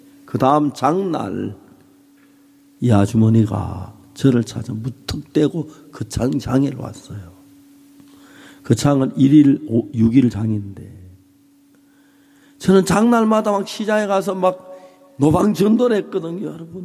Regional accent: Japan; Korean is a second language; now in South Korea; 나는 일본에서 온 지 얼마 안 돼서 한국말도 잘 모르고요.

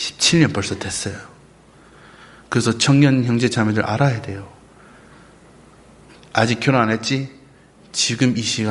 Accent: United States; Korean is a second language; 예, 난 미국 사람이니까 미국 문화가 남편 아내 같이 설거지 하는 거예요.

